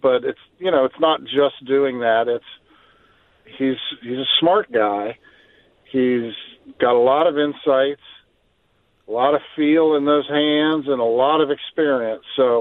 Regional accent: Beltsville, Maryland, United States; listen, I grew up in Beltsville, Maryland. I grew up in Calverton, in your area, you know, all around there. That's where my roots are.

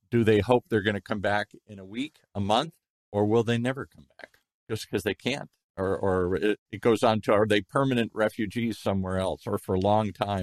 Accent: United States; I'm an American.

